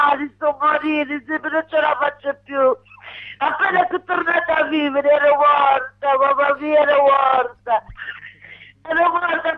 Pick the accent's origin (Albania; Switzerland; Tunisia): Tunisia; Tunis, Tunis Governorate; Italian is a second language; moved away as an adult; now in Italy